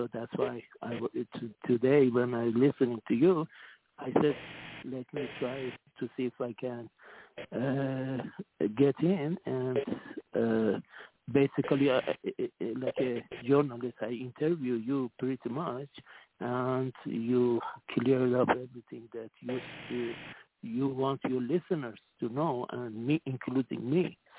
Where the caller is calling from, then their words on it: Singapore; Yes, sir. Of course, yes, yes, sir.